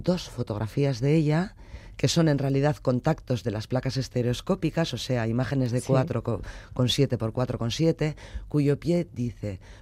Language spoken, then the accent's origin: Spanish; Bilbao, Basque Country, Spain; igual porque soy de Bilbao, pues a mí me conmueve